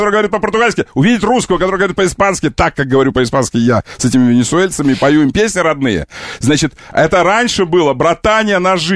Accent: Russia; как только они узнали, что я из России, они развернулись и ушли.

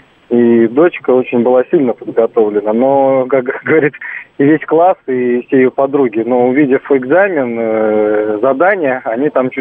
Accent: Moscow, Russia; Мы из Москвы

